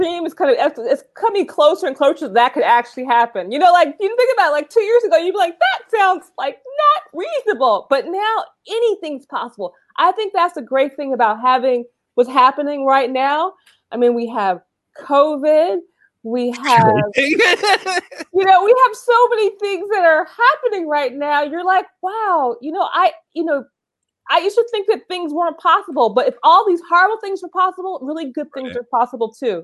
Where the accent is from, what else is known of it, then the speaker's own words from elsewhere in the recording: Los Angeles, California, United States; I always introduce myself as, hi … I'm from Los Angeles.